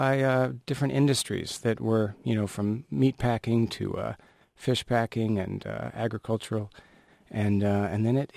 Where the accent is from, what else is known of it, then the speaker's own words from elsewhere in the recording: Chicago, Illinois, United States; who was a hero of mine growing up in Chicago.